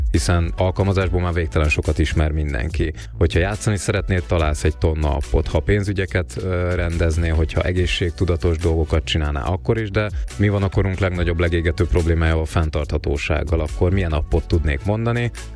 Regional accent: Great Hungarian Plain, Hungary; Hát én egy vidéki parasz gyerek vagyok Alföldről, most töltöttem a 30-at

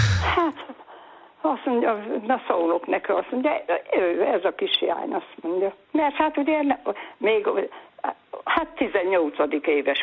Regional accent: Szabolcs-Szatmár-Bereg, Hungary; mert én Szabolcsi vagyok

